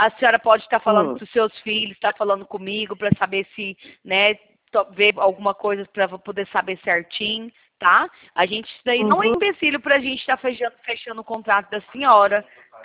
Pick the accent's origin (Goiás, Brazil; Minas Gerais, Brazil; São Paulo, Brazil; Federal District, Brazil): Goiás, Brazil; Goiânia; Eu sou de Goiânia.